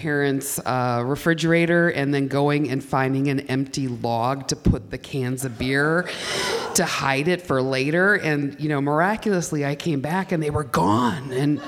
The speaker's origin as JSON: {"language": "English", "town": "Milwaukee", "region": "Wisconsin", "country": "United States", "tie": "born or raised there", "said": "So I grew up in Milwaukee. I grew up by the old county stadium."}